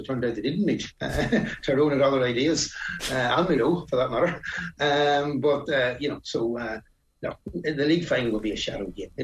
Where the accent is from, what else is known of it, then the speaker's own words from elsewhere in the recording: Ulster, Ireland; okay, maybe I'm passionate because I'm from Ulster, because we tend to be more.